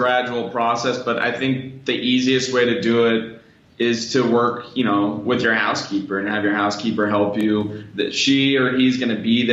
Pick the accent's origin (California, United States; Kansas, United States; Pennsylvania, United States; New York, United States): California, United States; Sacramento; I'm from California, Sacramento, northern part, and started investing in real estate about 10 years ago